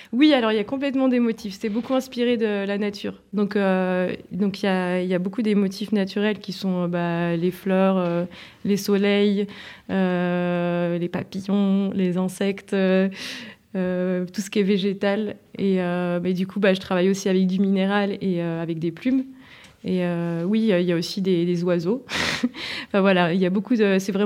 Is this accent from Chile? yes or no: no; France; born there; je suis née en France, c'est mon père qui est argentin.